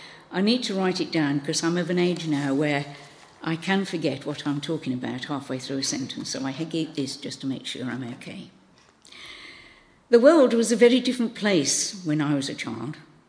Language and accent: English; Birmingham, West Midlands, United Kingdom; moved away; some of you are aware that I come from Birmingham. You don't get many Birmingham people down here. In the years since 1963, since I moved down here